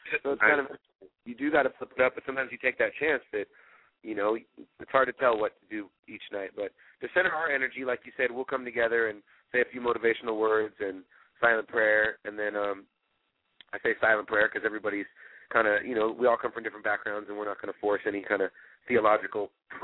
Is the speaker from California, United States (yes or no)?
yes; California, United States; I'm from California, so is most of the band.